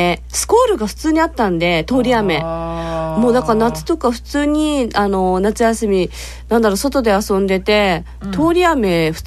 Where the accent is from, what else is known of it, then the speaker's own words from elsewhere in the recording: Okinawa, Japan; いやでも私沖縄から来てあのほら比較しようがないじゃないですか。